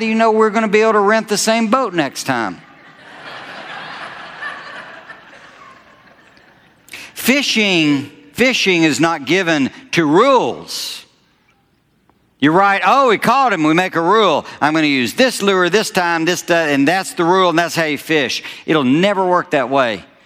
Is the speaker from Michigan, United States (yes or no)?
no; Alabama, United States; it dawned on me that where I grew up in Alabama, we guys told jokes